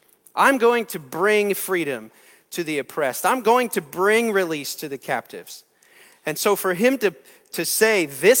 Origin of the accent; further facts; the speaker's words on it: Manheim, Pennsylvania, United States; Matt grew up back in my hometown of Mannheim, Pennsylvania.